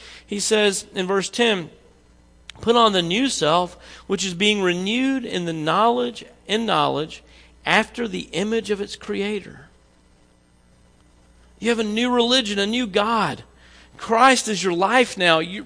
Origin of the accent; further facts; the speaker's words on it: the South, United States; I grew up in the South, which means if you say bless your heart, you can follow that with anything you want to, right?